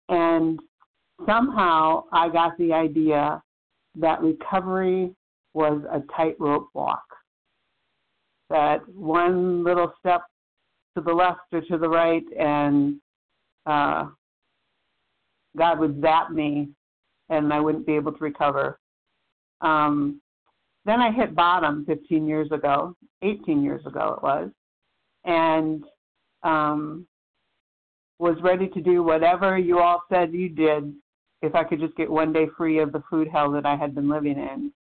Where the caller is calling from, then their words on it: South Carolina, United States; from South Carolina